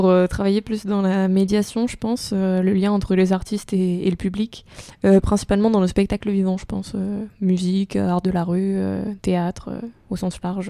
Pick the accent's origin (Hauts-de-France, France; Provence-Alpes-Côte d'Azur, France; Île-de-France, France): Hauts-de-France, France; Moi, je viens de Picardie, donc je connaissais absolument pas.